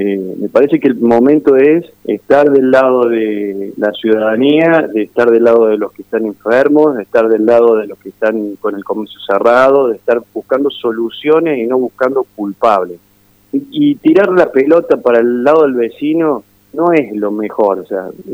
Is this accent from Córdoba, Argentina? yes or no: yes; Córdoba, Argentina; somos todos argentinos, somos todos hermanos, somos todos ciudadanos, somos todos cordobeses.